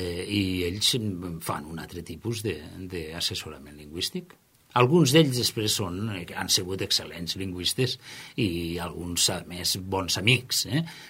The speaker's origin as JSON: {"language": "Catalan", "town": "Meliana", "region": "Valencian Community", "country": "Spain", "tie": "born or raised there", "said": "jo soc un paio de Meliana que va néixer allí"}